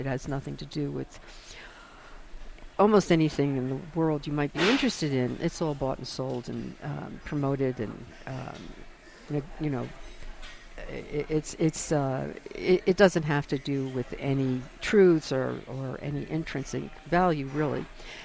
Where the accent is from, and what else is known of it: Washington, District of Columbia, United States; born or raised there